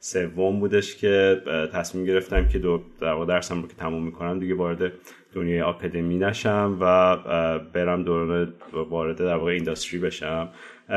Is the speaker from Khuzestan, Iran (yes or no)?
no; Tehran, Tehran Province, Iran; born there; من بهمن 1365 تهران به دنیا اومدم.